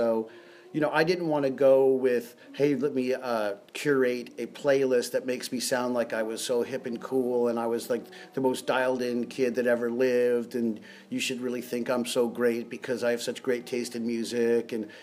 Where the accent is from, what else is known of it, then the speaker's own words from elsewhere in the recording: United States; And I grew up in the North Valley, you know, maybe, you know, 15 miles from where we are here now.